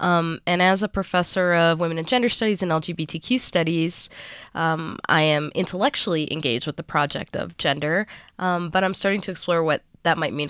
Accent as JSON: {"language": "English", "town": "Miami", "region": "Florida", "country": "United States", "tie": "born or raised there", "first_language": "Portuguese", "second_language": "English", "said": "Well, I grew up in Miami. My mother is Cuban. My father is Brazilian. So I grew up speaking English, Spanish, and Portuguese. Portuguese is my first language."}